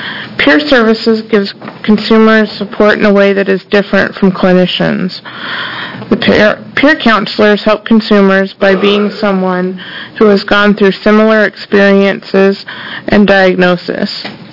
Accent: United States; I'm from Benton County.

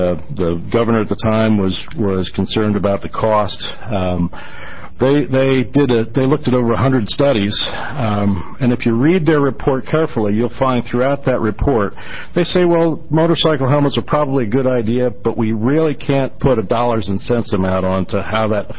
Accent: Junction City, Oregon, United States; For the record … from Junction City, Oregon.

